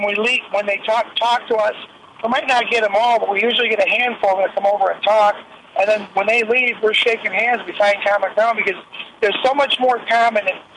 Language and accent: English; Detroit, Michigan, United States; I say, listen here, I'm from Detroit.